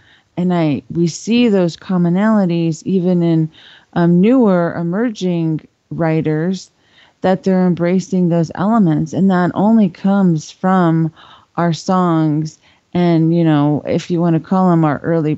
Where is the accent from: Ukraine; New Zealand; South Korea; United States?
United States; Four Corners; you know, for my tribe, I'm from the Navajo Nation out in the Four Corners.